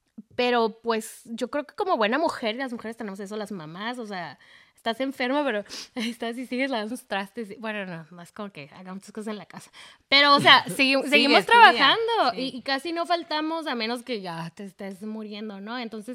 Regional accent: Ensenada, Baja California, Mexico; Yo crecí en Ensenada.

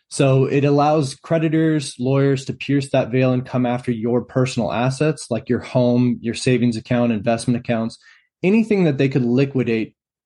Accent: Idaho, United States; And then I'm from Idaho, North Idaho.

